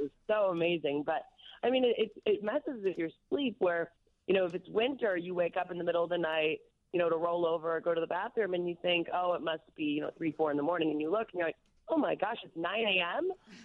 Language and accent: English; Barrington, Illinois, United States; also born or lived in Jefferson Park; I grew up, my family is originally from Jefferson Park, and then when I was about 5 or 6, we moved out to Barrington.